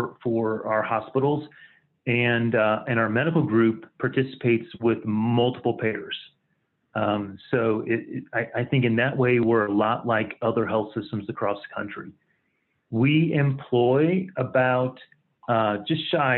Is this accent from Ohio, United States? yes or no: no; St. Louis, Missouri, United States; Yeah, I grew up in St. Louis, Missouri.